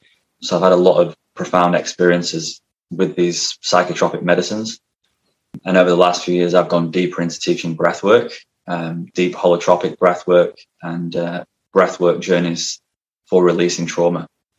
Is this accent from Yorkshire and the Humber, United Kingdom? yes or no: yes; Yorkshire and the Humber, United Kingdom; Yeah, so I'm originally from England, a place called South Yorkshire.